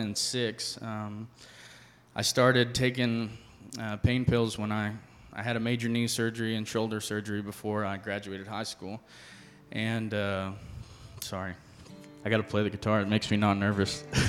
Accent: Oklahoma, United States; also born or lived in Wichita Falls; I'm 29 years old. I'm originally from Wichita Falls, but grew up in South Central Oklahoma.

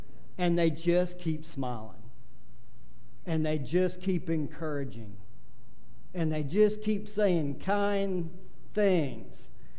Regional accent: Arlington, United States; when I was growing up in Arlington.

